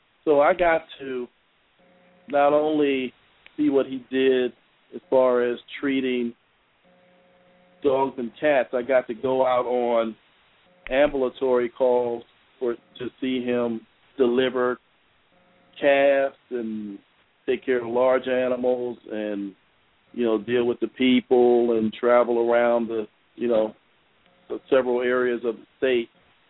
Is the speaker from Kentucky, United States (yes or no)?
no; Talladega, Alabama, United States; also born or lived in Houston, United States; Well, I was born in Houston, and from birth to the age of 4, we lived in Houston. From Houston, we moved to Talladega, Alabama. As my mom taught at a high school there.